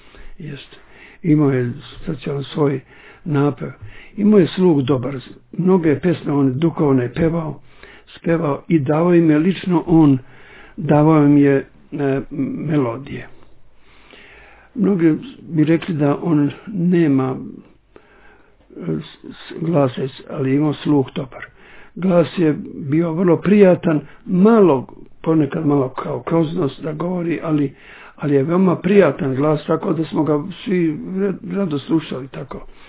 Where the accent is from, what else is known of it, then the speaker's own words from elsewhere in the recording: Lelić, Šumadija and Western Serbia, Serbia; sa nekim njegovim gostima koji su bili posjetili majku njegovu kod nas u Leliću, i onda sam sa njima pošao prvi put, tada vidim i moje Valjevo, nikad nisam bio do tada, deca nisu išla sa sela koje kuda kao danas, to imao sam 11 godina